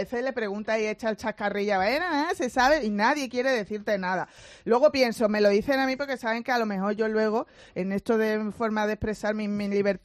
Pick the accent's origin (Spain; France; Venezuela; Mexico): Spain; Torremolinos, Andalusia; pero digo de Torremolinos, de mi pueblo. Ya sabéis, yo estoy de la costa.